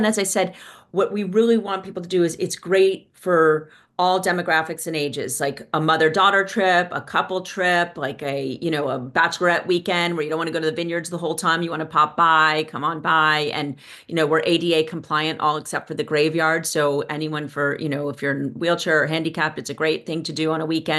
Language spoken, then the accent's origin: English; New York City, New York, United States; I grew up on the Upper East Side and I had a lot of, overlap with murders.